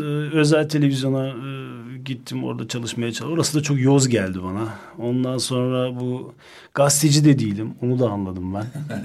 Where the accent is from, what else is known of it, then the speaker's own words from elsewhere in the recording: Munich, Bavaria, Germany; Burada doğdum, burada büyüdüm.